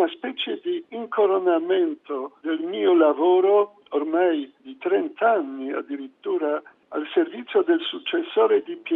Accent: Poland; Italian is a second language; sono polacco e noi in Polonia l'amore per la Madonna impariamo nelle nostre famiglie fin da piccoli.

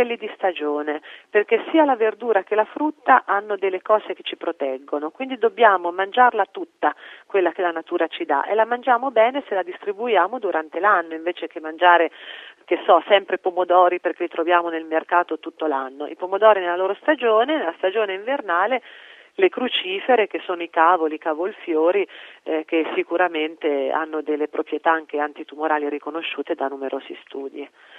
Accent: Umbria, Italy; Io penso agli umbri, visto che di origine sono umbra

